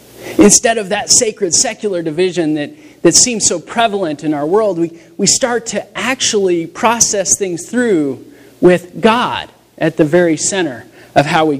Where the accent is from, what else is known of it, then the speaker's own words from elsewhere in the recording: Denver, Colorado, United States; I grew up in Denver.